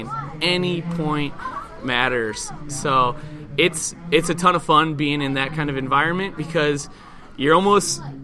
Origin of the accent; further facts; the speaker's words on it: Rockford, Illinois, United States; I am originally from Rockford, Illinois.